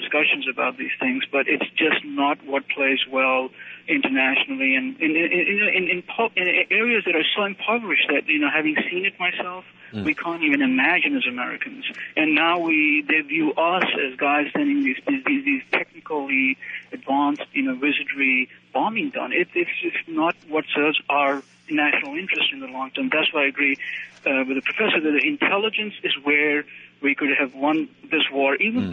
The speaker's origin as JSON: {"language": "English", "town": "Karachi", "region": "Sindh", "country": "Pakistan", "tie": "born or raised there", "said": "I grew up in Karachi during the invasion of Soviet Union over 10 years."}